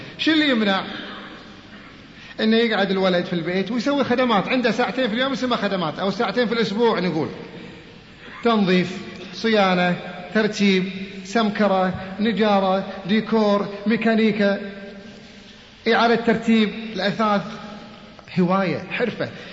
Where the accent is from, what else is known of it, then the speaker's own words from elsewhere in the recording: Kuwait; اعتاد الكسل مثل ما صار عندنا في الكويت